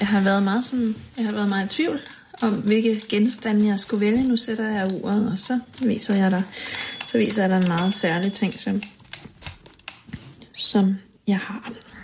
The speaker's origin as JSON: {"language": "Danish", "town": "Haderslev", "region": "Region of Southern Denmark", "country": "Denmark", "tie": "born or raised there", "accent": "South Jutlandic", "said": "Jeg voksede op i Haderslev, hvor mine forældre flyttede hen med mig, da jeg var 4. Og i Haderslev taler man sønderjysk"}